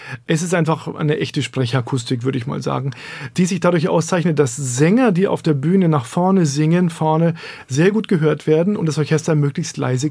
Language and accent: German; Bamberg, Bavaria, Germany; also born or lived in Erlangen; now in Berlin, Germany; meine Heimat ist in Bamberg. Ich bin zwar in Erlangen geboren, aber nur, weil mein Vater da als Assistenzarzt damals gearbeitet hat. Wir sind eine alte, eingesessene Bamberger Familie.